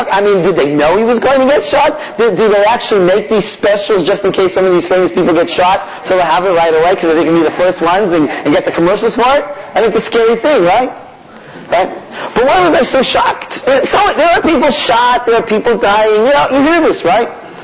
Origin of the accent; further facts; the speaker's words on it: Israel; listen, sir, I'm used to this, don't worry, I'm from Israel.